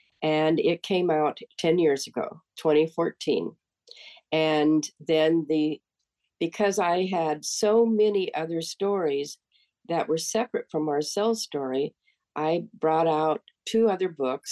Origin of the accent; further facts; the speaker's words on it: California, United States; I actually was wanting to take some cooking classes here in my hometown in California